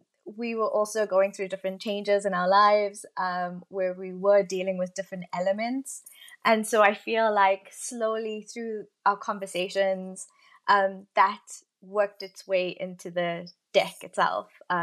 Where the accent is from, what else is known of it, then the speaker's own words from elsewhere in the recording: South Africa; And being South African, not technically Black South African